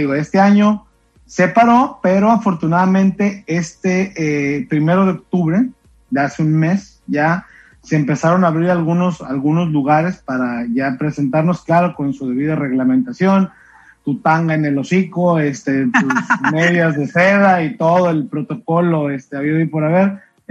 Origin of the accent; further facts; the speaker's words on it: Colima, Mexico; also born or lived in Los Angeles; now in Fresno, United States; Yo soy nacido en Los Ángeles, pero criado orgullosamente, y lo digo siempre, cada que tengo oportunidad, en Colima, y entonces soy más colimense y colimota lo que este aspecto anglosajón traicione. Pero toda mi vida fue en Colima